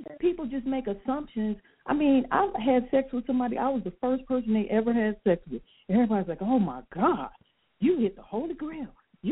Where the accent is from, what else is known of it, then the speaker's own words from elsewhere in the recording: West Coast, United States; And I'm from the West Coast, and that's the one thing that I just don't like about the South, especially the Deep South